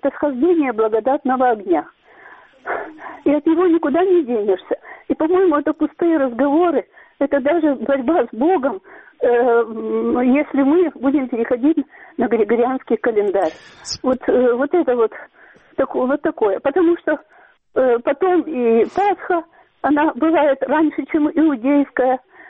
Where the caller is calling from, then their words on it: Kyiv, Ukraine; Здравствуйте.